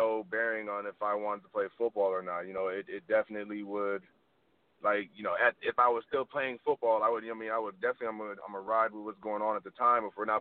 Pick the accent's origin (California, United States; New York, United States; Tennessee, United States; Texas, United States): California, United States; So when I retired, I'm from California originally. My brother lived in Los Angeles, so it only made sense to, you know, to come out here